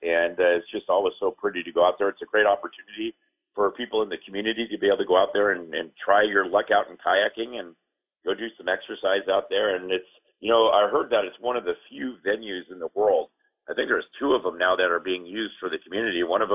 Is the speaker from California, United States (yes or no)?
yes; Los Angeles, California, United States; No, I'm in Los Angeles.